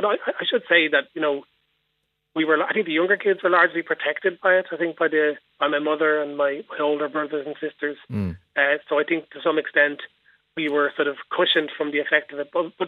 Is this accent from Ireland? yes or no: yes; Dublin, Leinster, Ireland; I'm 45. I'm married, 2 kids. I'm a civil servant by day. And I spent all my life in Dublin. I grew up in Beaumont.